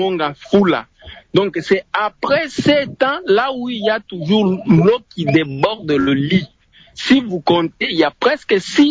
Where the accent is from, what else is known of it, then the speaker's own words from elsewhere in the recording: Kazaza, DR Congo; Moi, je suis un natif de Kazaza, plus proche de lac Opemba, là où il y a toujours ce phénomène.